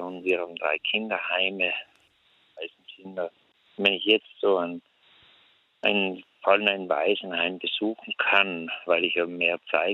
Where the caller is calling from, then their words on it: Trentino-Alto Adige, Italy; Ich bin jetzt bei uns in Südtirol, ist heute ein bisschen schlecht Wetter.